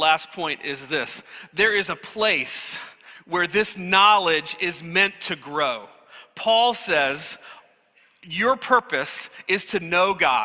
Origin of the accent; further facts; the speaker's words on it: Virginia, United States; We grew up in Virginia. We're not super familiar with tornadoes.